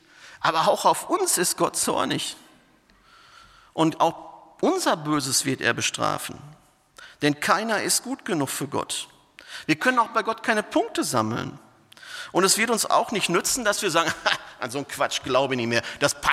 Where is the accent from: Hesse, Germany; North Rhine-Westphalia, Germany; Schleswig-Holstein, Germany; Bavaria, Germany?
North Rhine-Westphalia, Germany; dann würde man in Westfalen sagen, wo ich herkomme, da kriegst du Panik